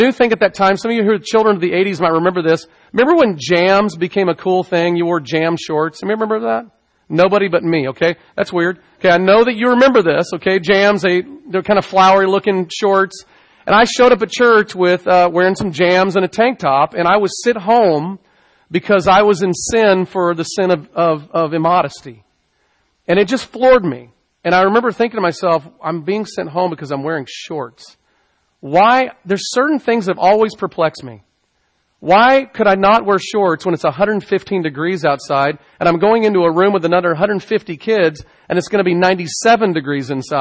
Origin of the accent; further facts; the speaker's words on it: Dallas, Texas, United States; I grew up in the Deep South. I grew up in Dallas, Texas, the belt buckle of the Bible Belt.